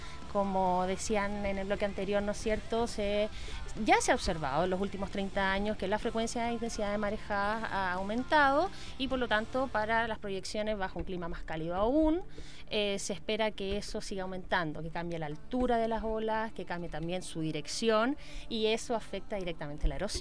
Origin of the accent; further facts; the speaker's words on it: Santiago, Santiago Metropolitan Region, Chile; como santiaguina no conocía la carrera de oceanografía